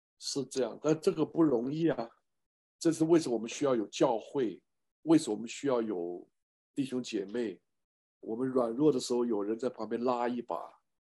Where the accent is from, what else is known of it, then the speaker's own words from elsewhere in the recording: China; 你也很难逃避我们中国人这个 文化上的捆绑